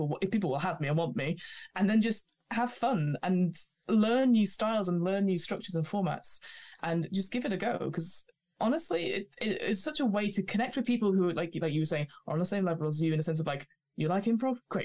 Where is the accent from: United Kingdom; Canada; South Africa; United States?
United Kingdom; because we're all British polite people in my current community